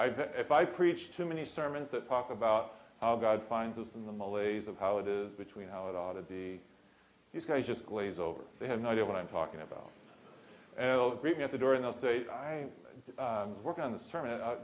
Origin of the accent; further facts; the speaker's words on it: Washington, District of Columbia, United States; I came from Washington, D.C., where it was extremely obvious.